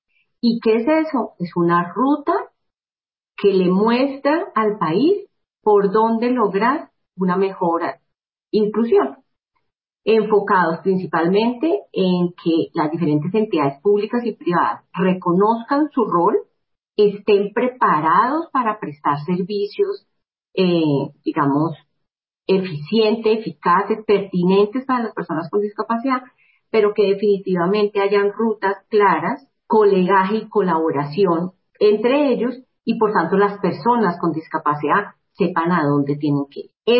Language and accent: Spanish; Bogotá, Colombia; born there; mi familia, abuelos y demás santandereanos, pero pues nací aquí en Bogotá.